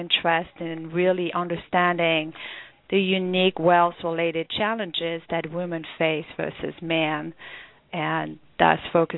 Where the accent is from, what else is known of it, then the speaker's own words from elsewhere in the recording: France; moved away; Yes, I was born and raised in France